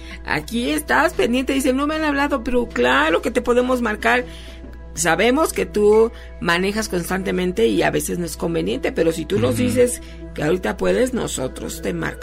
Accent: Italy; now in Spain; soy italiana y os sigo todos los días desde España.

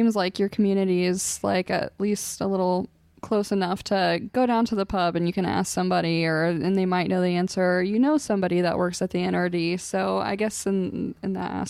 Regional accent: Lincoln, Nebraska, United States; Well, yeah, and you know, I'm from Lincoln

